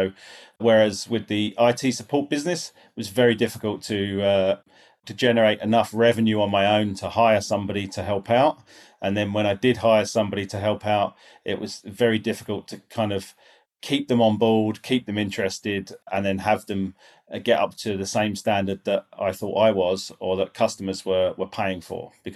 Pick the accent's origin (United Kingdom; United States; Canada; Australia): United Kingdom; England; moved away as an adult; now in Ireland; I am an Englishman, which is why I'm speaking with the funny accent. But I've lived in Ireland 25 years this month, actually. So, came to Ireland 25 years ago, 1998, straight out of college